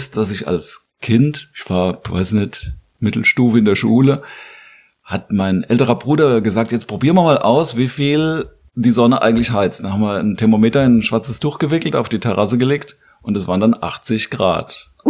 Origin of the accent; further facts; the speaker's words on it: Landau, Rhineland-Palatinate, Germany; now in Mainz, Germany; Nein, aus Landau eher, kann man sagen.